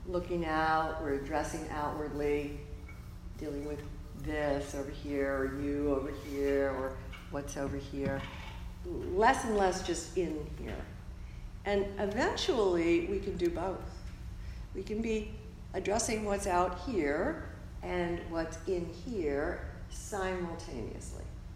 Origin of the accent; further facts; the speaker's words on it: East Coast, United States; also born or lived in New York City; I grew up on the East Coast. I've lived in New York City a really long time. I was just there. If I could identify myself with a part of the country, it would be New York. I identify as a New Yorker still.